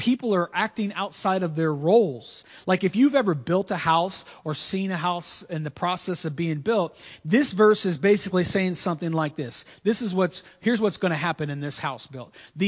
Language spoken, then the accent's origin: English; Florida, United States; And I'm from Florida, born and raised.